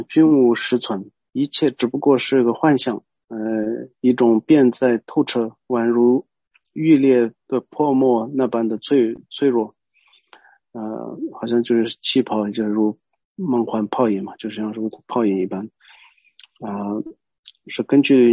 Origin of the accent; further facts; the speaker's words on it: Qinghai, China; 年宝玉这就是我的家乡那边，我们说的那边呢就很壮美的一个地方，非常就是好的很舒服的一个地方嘛，很圣地嘛